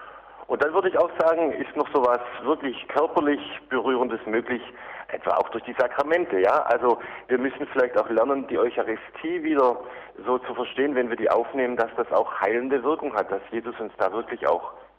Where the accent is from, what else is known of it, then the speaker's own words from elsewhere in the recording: Germany; now in Rome, Italy; Naja, der Sommer in Rom ist eigentlich zu heiß. Da ist man auch froh als Deutscher, wenn man auch mal ein bisschen Urlaub hat im Sommer.